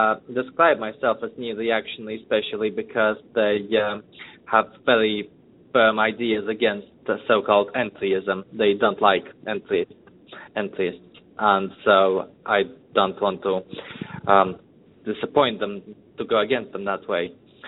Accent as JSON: {"language": "English", "country": "Russia", "second_language": "English", "moved": "yes", "lives_now": "United States", "said": "I moved to the United States a few years ago. I'm originally from Russia."}